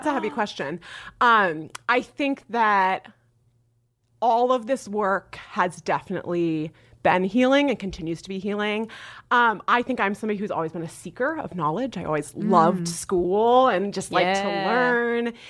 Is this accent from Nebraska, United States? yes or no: yes; Nebraska, United States; I was raised in a really, by the way, okay, I was raised in Nebraska. You guys talk about that funny bone in Nebraska all the time. That is like less than a mile from my house.